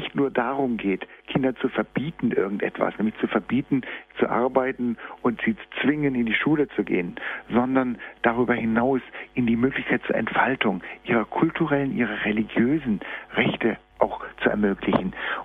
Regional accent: Freiburg, Baden-Württemberg, Germany; ich komme aus Freiburg

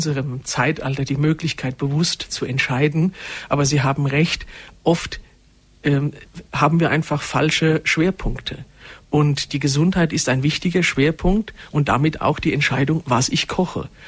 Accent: Germany; wir Deutsche

